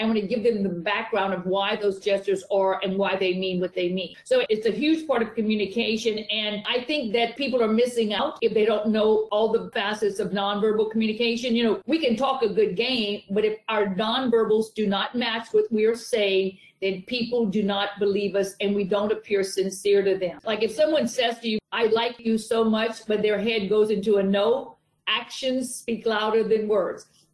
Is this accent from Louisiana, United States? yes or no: yes; Louisiana, United States; I'm from Louisiana, so I went to University of Louisiana Lafayette and LSU.